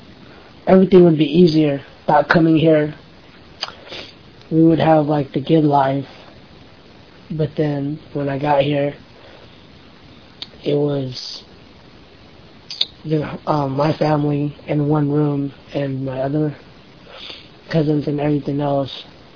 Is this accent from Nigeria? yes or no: no; Philippines; English is a second language; now in United States; We didn't speak any English. Though it was taught back in the Philippines, I didn't really know how to speak it as well.